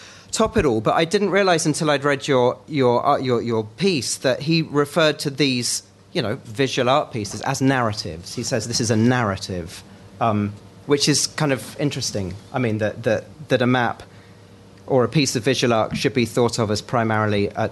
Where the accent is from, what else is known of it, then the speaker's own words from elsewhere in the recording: Greenwich, London, United Kingdom; I grew up in Greenwich, which is the centre of the world, and I mean literally, you know, it is the prime meridian, and I used to skateboard across this line every day when I was a kid